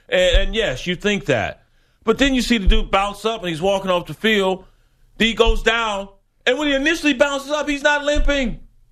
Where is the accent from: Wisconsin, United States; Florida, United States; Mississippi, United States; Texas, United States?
Texas, United States; But we learn, especially growing up in West Texas, you're taking on option teams.